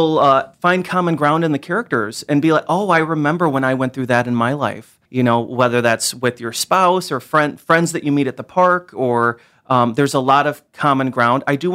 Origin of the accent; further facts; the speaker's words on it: Rockford, Illinois, United States; I'm from Rockford, Illinois. So home of the Rockford Peaches.